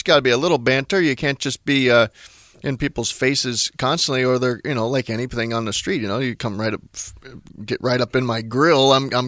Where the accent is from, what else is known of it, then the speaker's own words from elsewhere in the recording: Florida, United States; I grew up in South Florida